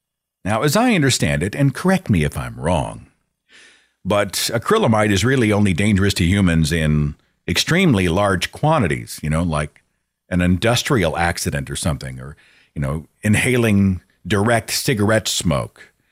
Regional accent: Oklahoma, United States; Oklahoma, my home state, won an average raise of $6,000 per teacher.

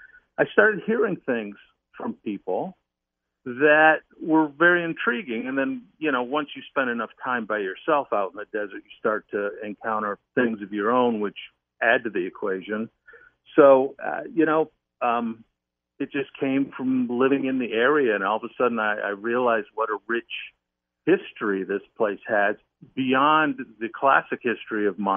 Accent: Midwest, United States; moved away; Well, I grew up in the Midwest, so, you know, I was coming from a totally different geographic area when I moved to the West Coast

